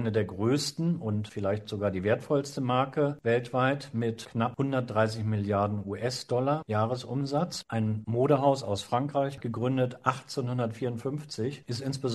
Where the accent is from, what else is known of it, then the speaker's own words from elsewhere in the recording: North Germany, Germany; Da muss ich jetzt als Norddeutscher also fast passen.